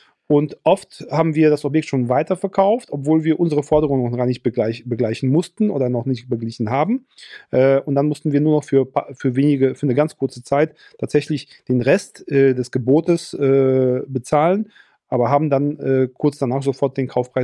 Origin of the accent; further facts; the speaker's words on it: North Rhine-Westphalia, Germany; irgendwo bei uns im Ruhrgebiet